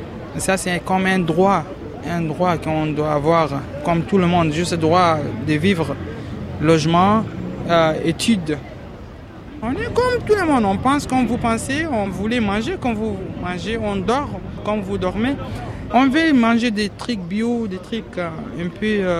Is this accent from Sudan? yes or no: yes; Sudan; French is a second language; now in France; Je viens du Soudan.